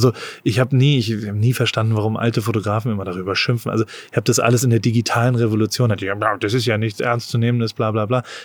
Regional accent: United States; ich komme da aus Amerika

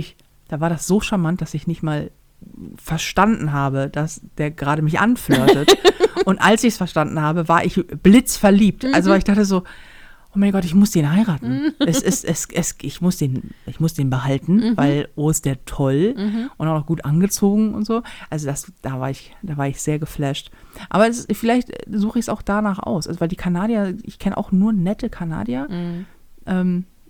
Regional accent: Hamburg, Germany; als Hamburger

